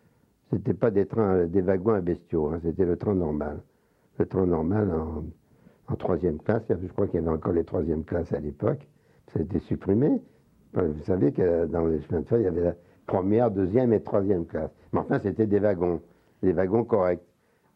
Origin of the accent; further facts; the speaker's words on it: Paris, Île-de-France, France; Moi, je suis parisien, j'étais là.